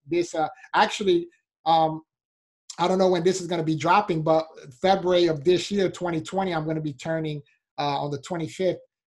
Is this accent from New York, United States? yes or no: yes; Bronx, New York, United States; Yeah, so I was born in Bronx, New York. So I'm a city boy, New Yorker, all the way